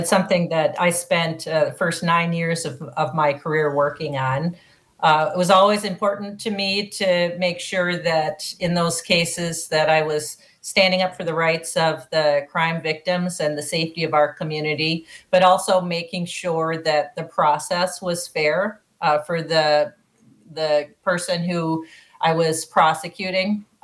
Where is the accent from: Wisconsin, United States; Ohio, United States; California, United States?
Wisconsin, United States; Chippewa Falls; So, yeah, I grew up in Chippewa Falls with two brothers and a sister.